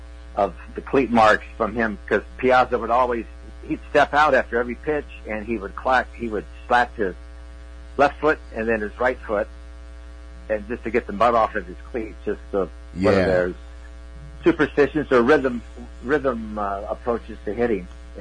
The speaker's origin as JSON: {"language": "English", "town": "Sioux City", "region": "Iowa", "country": "United States", "tie": "born or raised there", "lives_now": "New York City, United States", "said": "So growing up in Sioux City, Iowa, to end up in New York City."}